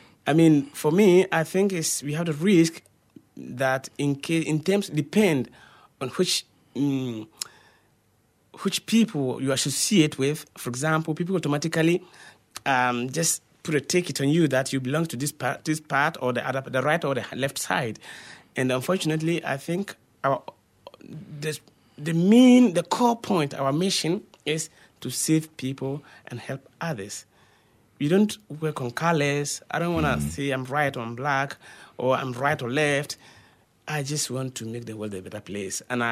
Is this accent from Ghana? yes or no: yes; Ghana; now in Spain; I'm a Ghanaian, but I've been here for 13 years. I have some Catalan family who gave me the opportunity to be able to go to school, to do what I'm doing.